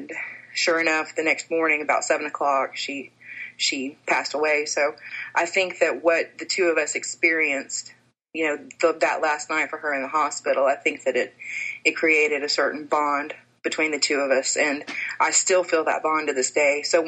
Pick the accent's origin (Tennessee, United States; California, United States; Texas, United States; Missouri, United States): Tennessee, United States; she lived in North Carolina and I was born and raised in Tennessee.